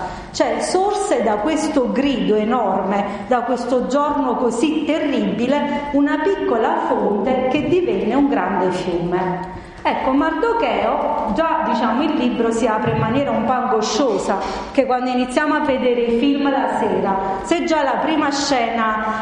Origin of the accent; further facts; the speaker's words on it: Naples, Campania, Italy; poi io sono napoletana, quindi a Napoli i sogni sono legge di vita